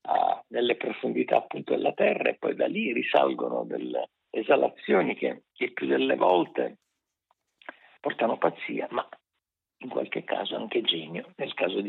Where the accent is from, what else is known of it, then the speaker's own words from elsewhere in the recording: Caltanissetta, Sicily, Italy; io sono di Caltanissetta